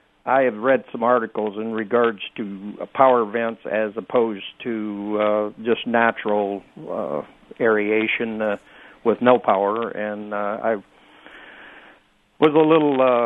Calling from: Clifton, Illinois, United States; I'm calling from Clifton, Illinois, and I'm putting a new roof on my house today

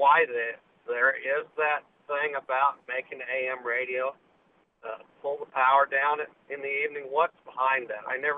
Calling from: Urbana, Illinois, United States; Hi, I'm actually from Urbana, Illinois. I'm just on my back travel over in Indiana.

